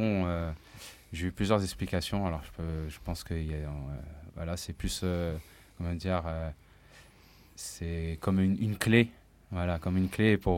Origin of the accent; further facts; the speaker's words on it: Sartrouville, Île-de-France, France; moi, j'ai grandi à Sartrouville, dans les Yvelines.